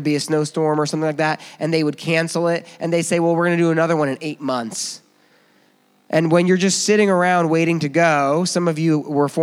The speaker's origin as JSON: {"language": "English", "country": "United States", "tie": "born or raised there", "said": "a white kid growing up in Warren County, which is very rural where I grew up."}